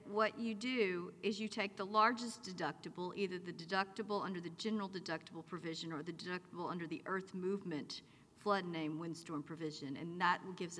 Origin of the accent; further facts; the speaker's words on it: Texas, United States; That's okay. I'm from Texas.